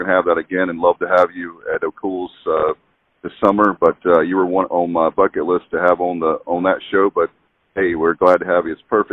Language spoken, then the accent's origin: English; Williamson, North Carolina, United States; I'm from Williamson, you're from Robertsonville